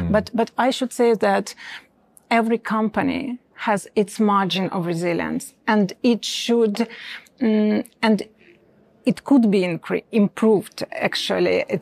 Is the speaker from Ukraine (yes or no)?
yes; Eastern Ukraine, Ukraine; English is a second language; you already know that I'm from Eastern Ukraine, from occupied territories.